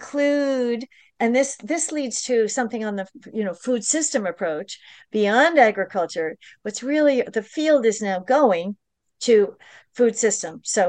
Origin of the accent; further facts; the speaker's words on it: New York, United States; And I'm from the New York metropolitan region.